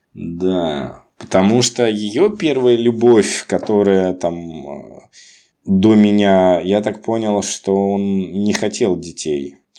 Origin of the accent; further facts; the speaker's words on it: Moscow, Russia; А я был москвичом, ну, то есть, все знали, что я из Москвы, что мы сюда приехали, просто как бы даже живем тут, но вообще мы из Москвы.